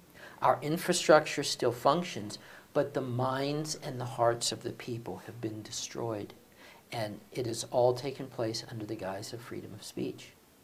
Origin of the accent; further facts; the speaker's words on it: United States; you're going to be very surprised to hear me as an American say what I'm about to say.